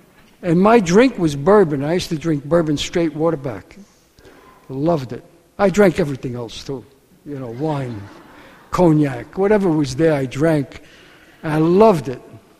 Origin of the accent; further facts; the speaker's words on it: New York, United States; I come from East Harlem. I was born there. I was raised there. I still live there. They call it El Barrio now.